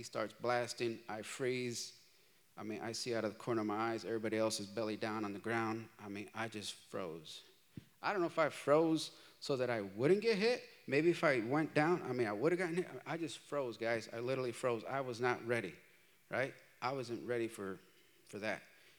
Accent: Chicago, Illinois, United States; moved away; So I am originally from Chicago. I moved here in 97. When I was in Chicago, I was in a street gang.

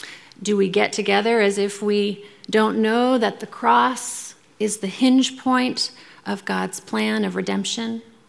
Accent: Spokane, Washington, United States; I grew up in Spokane

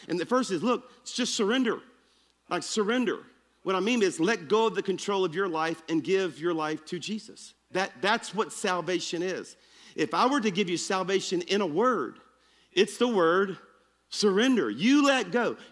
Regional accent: Baton Rouge, Louisiana, United States; I was traveling back from my hometown of Baton Rouge.

